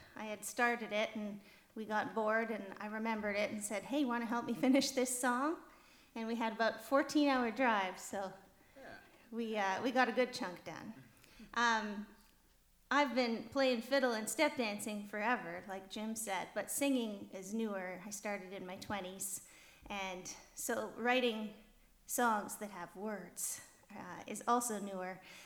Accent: Pembroke, Ontario, Canada; I'm from Pembroke, Ontario, the Ottawa Valley.

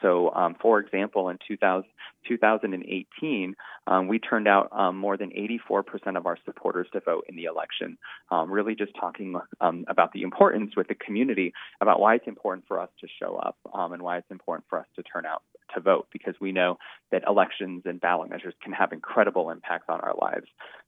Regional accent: Sterling, Colorado, United States; I myself, for example, grew up in Sterling in Northeast Colorado, where I know that my experience growing up in Northeast and rural Colorado is much different than my experience would be living in downtown Denver.

